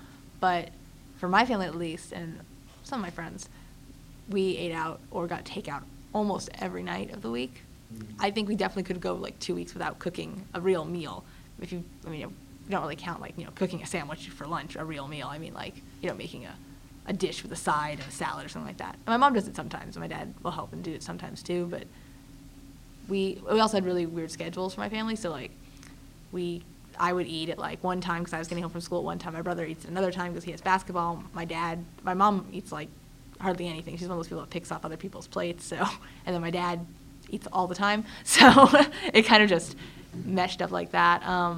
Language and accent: English; United States; accent: Boston, Rhode Island; I had a really, really pronounced Boston, Rhode Island accent at the time